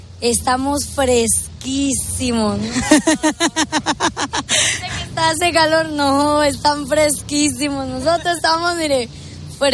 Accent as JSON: {"language": "Spanish", "town": "Hermosillo", "region": "Sonora", "country": "Mexico", "said": "venimos desde Hermosillo, Sonora."}